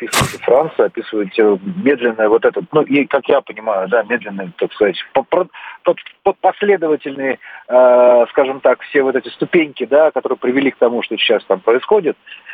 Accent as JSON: {"language": "Russian", "region": "Saint Petersburg", "country": "Russia", "said": "Я из Санкт-Петербурга."}